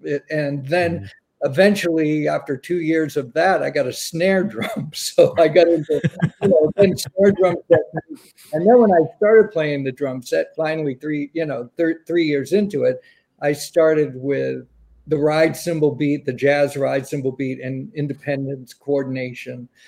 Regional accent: Boston, Massachusetts, United States; born or raised there

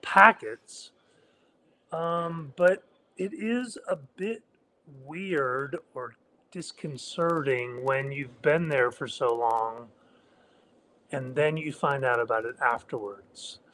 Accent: Missouri, United States; Well, I grew up in Southwest Missouri in a small town. I grew up Methodist.

